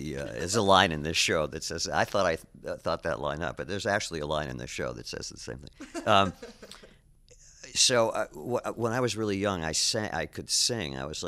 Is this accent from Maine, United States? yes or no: no; Milwaukee, Wisconsin, United States; You know, I grew up in Milwaukee